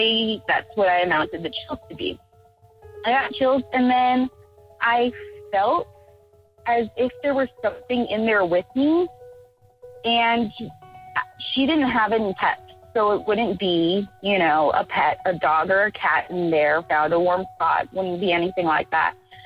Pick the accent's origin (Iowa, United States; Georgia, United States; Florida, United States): Florida, United States; Miami; now in Austin, United States; We're originally from Florida, Miami, Florida.